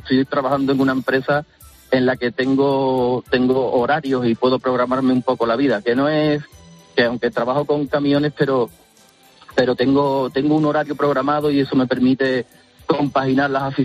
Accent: Seville, Andalusia, Spain; yo soy de Sevilla

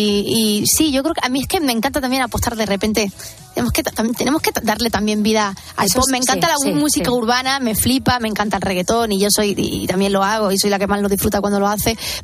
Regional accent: Estepona, Andalusia, Spain; Yo soy de Estepona y él es de San Fernando.

